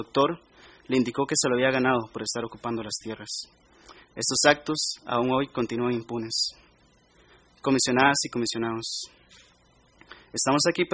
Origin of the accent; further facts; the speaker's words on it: Salitre, Puntarenas, Costa Rica; Yo provengo del territorio indígena de Salitre y pertenezco al pueblo Uribri.